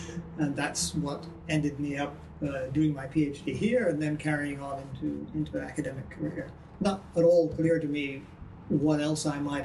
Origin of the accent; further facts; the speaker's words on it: Canada; moved away as an adult; now in London, United Kingdom; I was born in London just after the war. For a variety of reasons, my family emigrated to Canada in 1954. So when I was eight, so I grew up in Canada, and then I emigrated back to London in the late 1960s